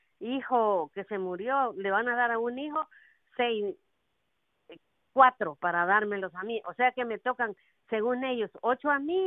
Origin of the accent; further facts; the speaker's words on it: El Salvador; Soy del Salvador.